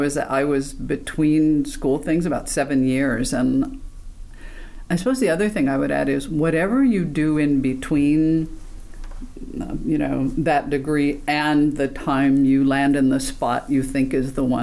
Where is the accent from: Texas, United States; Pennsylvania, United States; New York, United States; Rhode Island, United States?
Rhode Island, United States; Woonsocket; I always have in me that I was a kid from Woonsocket, Rhode Island, which is one of the smallest state. It is the smallest state and one of the smallest cities.